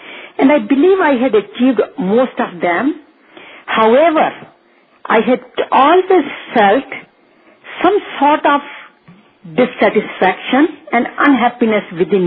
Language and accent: English; India; moved away as an adult; now in United States; I am originally from India and living in USA for last 42 years. I have been raised primarily in the Hindu tradition